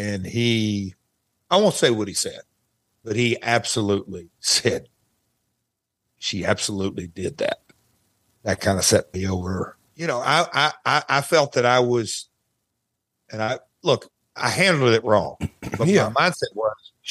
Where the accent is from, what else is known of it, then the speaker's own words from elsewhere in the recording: Nashville, Tennessee, United States; My hometown of Nashville, people turned on me like